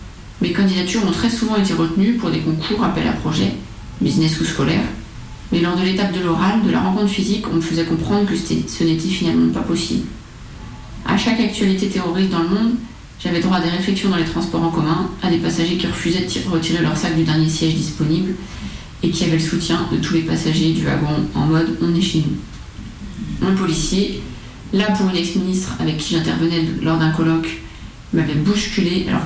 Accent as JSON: {"language": "French", "country": "France", "said": "Bah, moi, je suis française."}